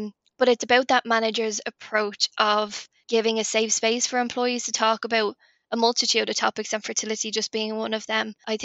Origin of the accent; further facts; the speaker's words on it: Ireland; And I think as Irish people, we never pry.